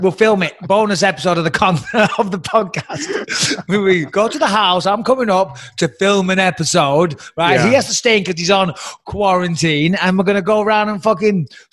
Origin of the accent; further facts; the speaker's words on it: England, United Kingdom; I'm English.